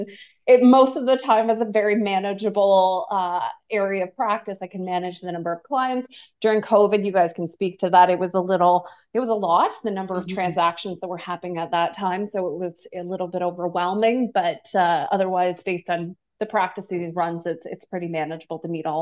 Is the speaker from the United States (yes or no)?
no; Port Dover, Ontario, Canada; also born or lived in Sarnia / Cochrane; now in Owen Sound, Canada; So I grew up in Norfolk County, so that's Port Dover, Ontario, and then my husband works for Ontario Power Generation, so I've had the joys of moving across the province. I've been based out of Sarnia, and then we were as far as Cochrane